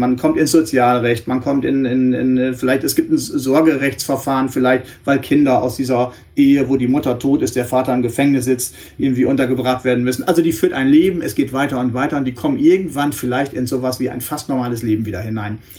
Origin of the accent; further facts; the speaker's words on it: Northwest Germany, Germany; ich komme aus dem Nordwesten Deutschlands